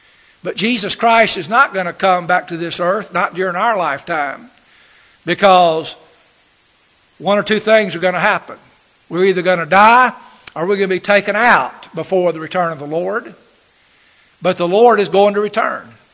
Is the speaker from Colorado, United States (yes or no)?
no; Birmingham, Alabama, United States; I grew up in Birmingham, Alabama. We're part of the Southern Baptist Church there, and I started going to that.